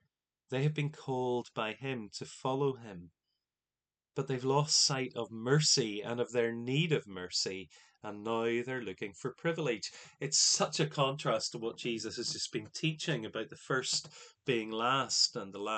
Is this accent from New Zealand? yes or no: no; Ireland; As an Irishman, if you know anything about Irish families, you'll know that Irish mothers have a particular soft spot for their sons